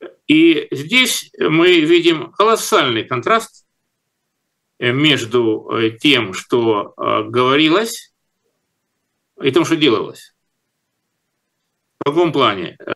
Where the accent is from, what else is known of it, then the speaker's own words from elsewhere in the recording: Rostov-on-Don, Rostov Oblast, Russia; ну, скажем, в моем родном городе Ростове